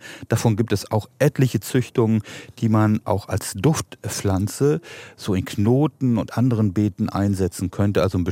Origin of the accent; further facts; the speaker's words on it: Northern Germany, Germany; Bei uns im Norden dauert es noch. Wir Norden sind ja auch eher ein bisschen spröde